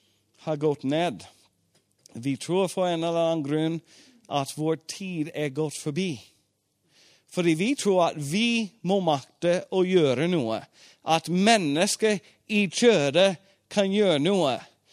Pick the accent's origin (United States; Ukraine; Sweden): United States; Swedish is a second language; Jag är en modern man. Och jag är en amerikane.